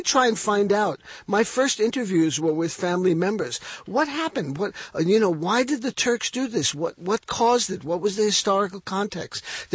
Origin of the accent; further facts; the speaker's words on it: Armenia; English is a second language; Well, they didn't even know what Armenia was. I was constantly explaining it to people. I was being called Albanian or Argentinian.